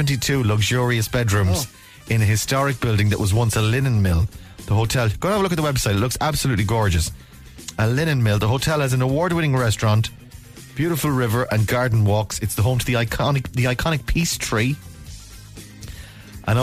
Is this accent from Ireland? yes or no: yes; Ireland; I'm still speaking in English as an Irishman to a Frenchman who has no idea what I'm saying.